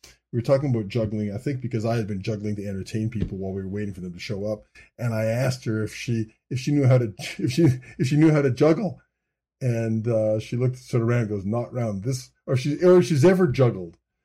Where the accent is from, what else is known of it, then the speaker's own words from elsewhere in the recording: Edmonton, Alberta, Canada; And Edmonton's my hometown, and I thought, you know, that'd be a cool opportunity.